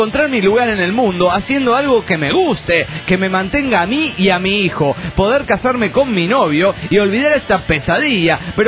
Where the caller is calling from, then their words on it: Trelew, Chubut, Argentina; de Trelew, Chur, República Argentina.